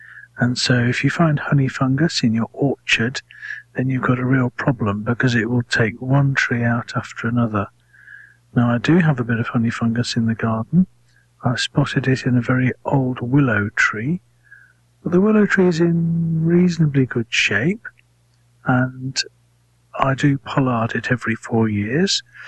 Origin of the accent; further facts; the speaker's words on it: United Kingdom; But I don't understand what fall is, because I'm British.